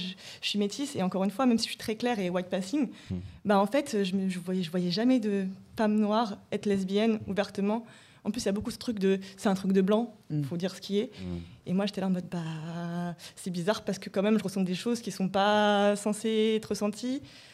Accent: Rouen, Normandy, France; moved away; parce que j'ai emménagé sur Paris. Et avant, je venais de Rouen.

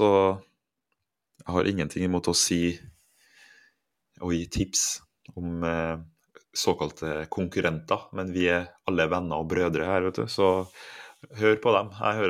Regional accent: Halset, Trøndelag, Norway; Så hvis alle på Halset der jeg vokste opp hadde spilt noen annen, så hadde jeg gjort det.

